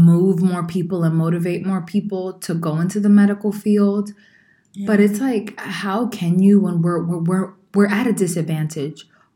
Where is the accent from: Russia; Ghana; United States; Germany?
Ghana; Okay, so I grew up in Ghana, and I knew that many people living in the community that I was raised in were suffering